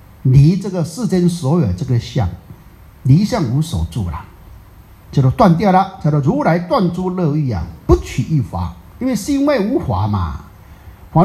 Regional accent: Taiwan; 社会上我们台湾人讲的啊

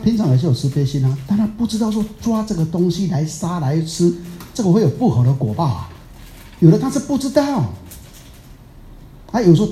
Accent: Taiwan; 啊，我们台湾人讲的 啊，有时候爱到入骨

